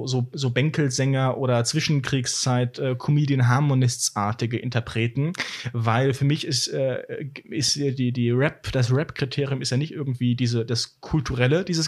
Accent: North Rhine-Westphalia, Germany; Am Wochenende gehe ich die Rehe füttern, denn ich komme ja auch aus dem Münsterland.

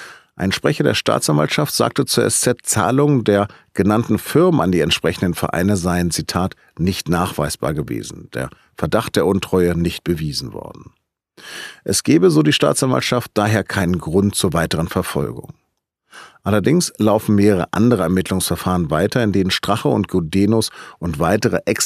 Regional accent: Northern Germany, Germany; now in Munich, Germany; als Norddeutscher hier im Exil

